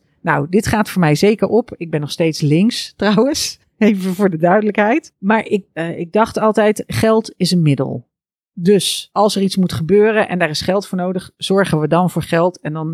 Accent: Maastricht, Limburg, Netherlands; Ik kwam uit Maastricht. En Maastricht, het leuke aan Maastricht is, het heeft gewoon 1 centrum.

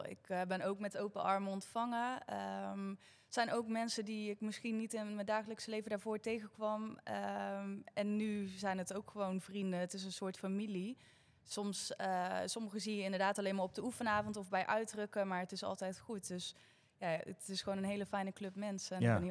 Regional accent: Berlicum, North Brabant, Netherlands; ik kom uit Berlicum, dat is een dorpje naast Den Bosch.

